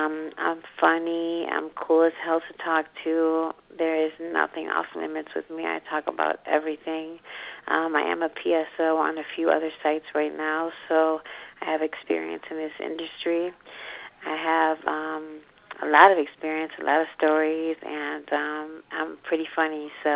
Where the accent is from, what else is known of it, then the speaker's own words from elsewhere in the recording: Miami, Florida, United States; I'm Cuban. I'm Latin. I'm from Miami. I'm 37